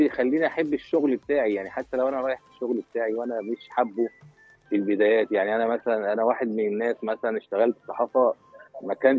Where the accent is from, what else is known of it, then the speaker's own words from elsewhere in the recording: Egypt; البطالة عندنا في مصر تقريبا حوالي 7.5% من قوة العمل